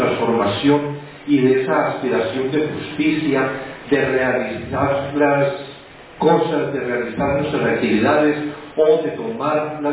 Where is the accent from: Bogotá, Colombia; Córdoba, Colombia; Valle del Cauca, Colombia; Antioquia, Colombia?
Antioquia, Colombia; Medellín; en Medellín, que es la ciudad de donde soy oriundo